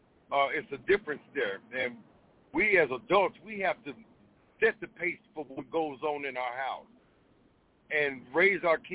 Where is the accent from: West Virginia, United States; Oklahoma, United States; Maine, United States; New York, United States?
Oklahoma, United States; Tulsa; I could think back to when I was a child, growing up in Tulsa, Oklahoma.